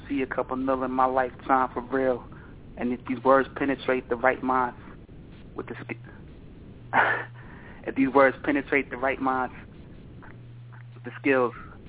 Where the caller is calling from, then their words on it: New York, United States; calling from New York.